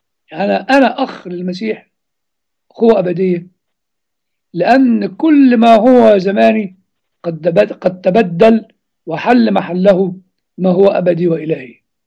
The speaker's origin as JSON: {"language": "Arabic", "country": "Egypt", "said": "يعني هو أكتر حاجة موجودة عندنا في مصر على كل المستويات"}